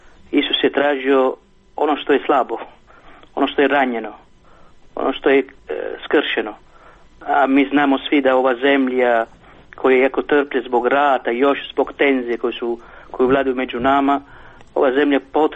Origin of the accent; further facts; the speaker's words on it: Italy; Croatian is a second language; Ja kao vjernik sam dirnut. Ja sam Talijan, ne?